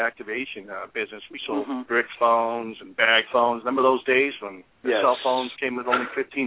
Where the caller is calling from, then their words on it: Orlando, Florida, United States; I'm in the CPR corporate office in Orlando, Florida today.